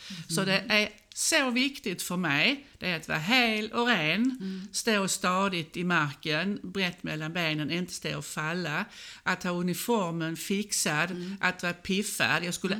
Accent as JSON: {"language": "Swedish", "town": "Borrby", "region": "Skåne", "country": "Sweden", "said": "Jag har utgått ifrån där jag kommer ifrån, från Borrby."}